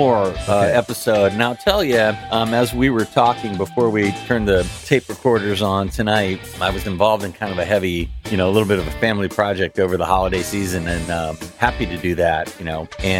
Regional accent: United States; it's weird trying to understand the passion of soccer as an American, right?

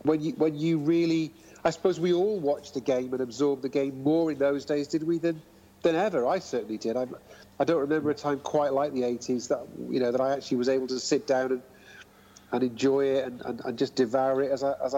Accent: Wales, United Kingdom; I was kind of growing up in North Wales around about the time that Liverpool were doing all that stuff and succeeding in the way that they did in the late 70s, early 80s.

